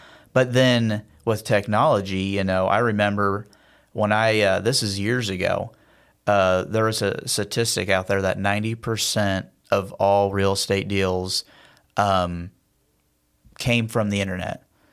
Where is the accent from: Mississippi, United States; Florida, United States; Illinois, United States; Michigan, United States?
Illinois, United States; Carmelville; born and raised in Carmelville, that's what I know. And that's what I'm, you know, we're Central Illinois.